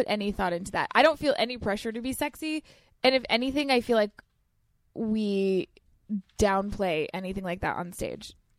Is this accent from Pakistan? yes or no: no; Olean, New York, United States; I'm from Olean.